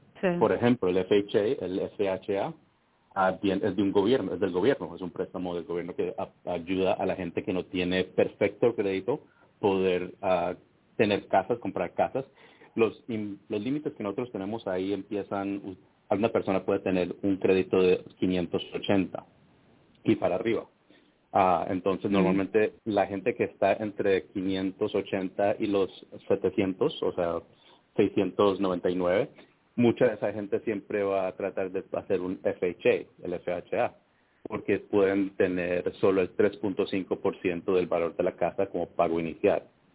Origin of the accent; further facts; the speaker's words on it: Colombia; now in Cincinnati, United States; Yo sí, soy colombiano, estoy también aquí en Cincinnati